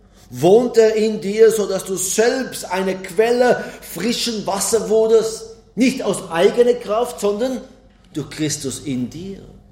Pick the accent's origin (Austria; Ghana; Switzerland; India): Switzerland; Und eine grüne Aue bei uns in der Schweiz zu suchen, ist kein Problem.